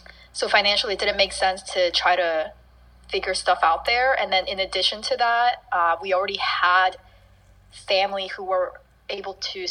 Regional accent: South Korea; born there; first language Korean; English is a second language; also born or lived in United States; me personally, I was born in Korea, and I actually lived in America when I was a baby for about 4 years.

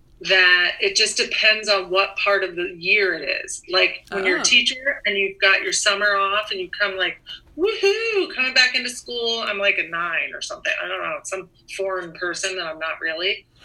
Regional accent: Doylestown, Pennsylvania, United States; also born or lived in Abington, United States; I grew up in a town called Doylestown, Pennsylvania. It's in central Bucks County.

